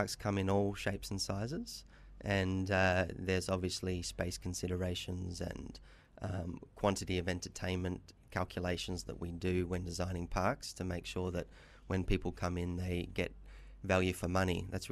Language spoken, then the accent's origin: English; Gold Coast, Queensland, Australia; now in Kuala Lumpur, Malaysia; In 2011, we moved our headquarters from the Gold Coast, our hometown in Australia, to Kuala Lumpur.